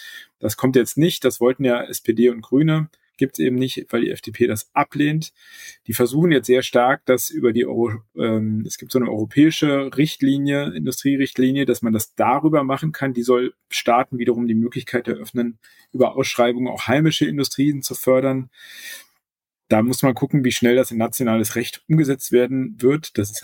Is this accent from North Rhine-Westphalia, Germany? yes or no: no; Berlin, Germany